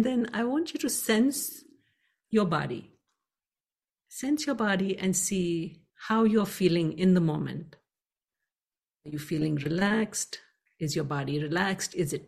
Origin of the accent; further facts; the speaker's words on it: India; I come from India. I come from a family of meditators.